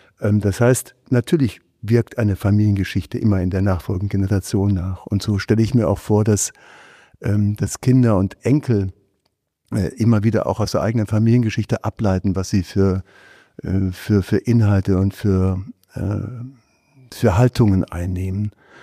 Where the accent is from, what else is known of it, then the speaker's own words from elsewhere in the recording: Siegen, North Rhine-Westphalia, Germany; now in Leipzig, Germany; Ich würde sagen, ich bin zu Hause in Leipzig, meine Heimat ist Siegen.